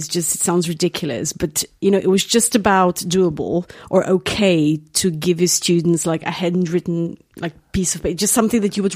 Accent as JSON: {"language": "English", "country": "Slovenia", "tie": "born or raised there", "second_language": "English", "said": "Well, I was born in Slovenia, and I grew up there. And but my parents are Montenegrin. So basically, this is where I'm from."}